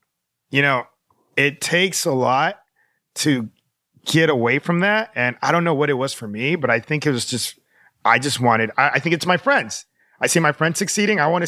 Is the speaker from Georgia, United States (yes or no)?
no; Florida, United States; also born or lived in California; I was born in California, then I moved to Florida, and then I came back in my mid-20s.